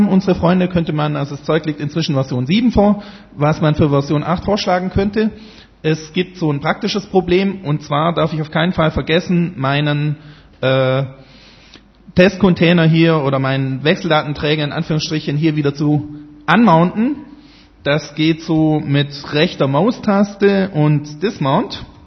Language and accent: German; Baden-Württemberg, Germany; und ich bin Schwabe